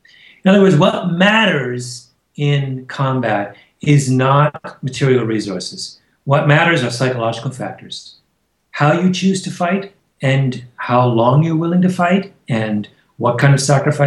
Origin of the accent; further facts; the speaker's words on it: Canada; And I say that as a Canadian, so I'm biased in this matter.